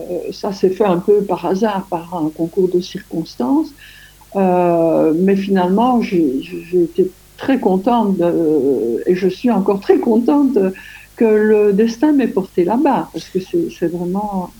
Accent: Belgium; Oui, je suis belge d'ailleurs, hein. 100% pure belge, comme les vaches.

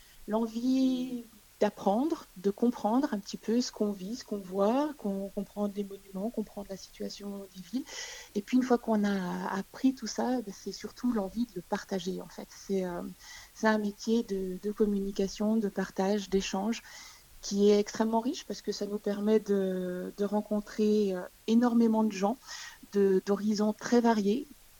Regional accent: Besançon, Bourgogne-Franche-Comté, France; also born or lived in Strasbourg / Angers / Paris; now in Haute-Savoie, France; À l'origine, je suis de Franche-Comté, de Besançon. Ensuite, j'ai fait un petit bout d'études à Strasbourg, un petit bout à Angers, puis un bout un peu plus grand à Paris.

